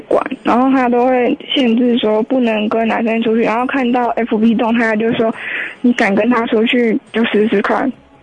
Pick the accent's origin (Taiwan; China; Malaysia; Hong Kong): Taiwan; Taoyuan; 我是桃园的